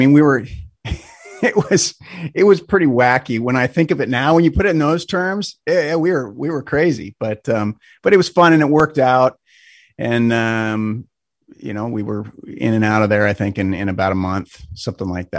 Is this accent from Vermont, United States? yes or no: no; Spokane, Washington, United States; we wrapped up in my hometown here in Spokane